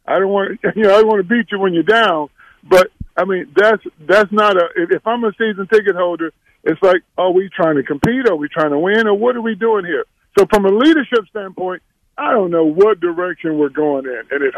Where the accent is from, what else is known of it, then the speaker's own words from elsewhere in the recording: Houston, Texas, United States; I grew up in Houston rooting for the Rockets since they played in High Fines Pavilion, right?